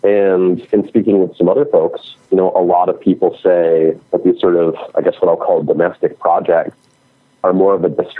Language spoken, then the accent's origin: English; the South, United States; And, you know, I grew up in the South. And so the sort of country life is one that is deep within my family.